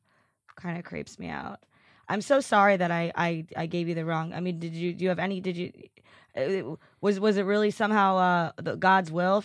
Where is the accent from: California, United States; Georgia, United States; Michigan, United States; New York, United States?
Michigan, United States; Detroit; Well, I'm from Detroit, and I love it.